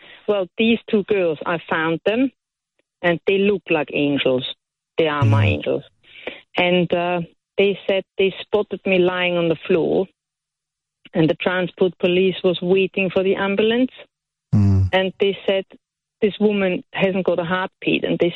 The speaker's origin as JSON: {"language": "English", "country": "Austria", "second_language": "English", "said": "You know, I'm from Austria, so obviously. You can hear I'm not from around here."}